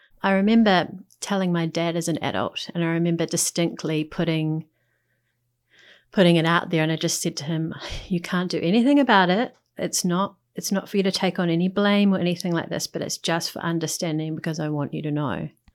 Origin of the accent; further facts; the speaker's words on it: New Zealand; now in Australia; is I'm a New Zealander. I'm fairly new to living in Australia.